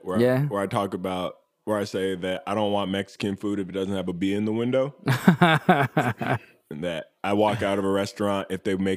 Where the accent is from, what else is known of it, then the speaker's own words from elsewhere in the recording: Nigeria; I'm Nigerian. I literally grew up in a household where it was disrespectful to put like a plate of food that didn't have meat on it.